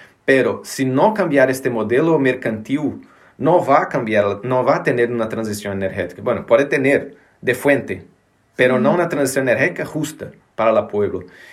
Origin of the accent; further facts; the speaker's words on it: Brazil; explotando mi riqueza en mi país, en mi territorio, y yo que soy de este territorio no puedo escoger la energía